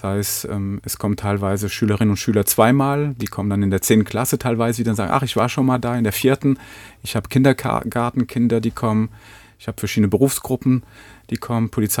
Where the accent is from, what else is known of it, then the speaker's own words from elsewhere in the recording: Paris, Île-de-France, France; Ich bin in Paris aufgewachsen